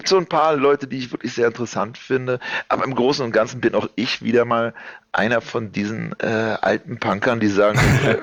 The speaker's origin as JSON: {"language": "German", "country": "Germany", "said": "weil ich mich als Deutscher in Kreuzberg halt durchgesetzt habe."}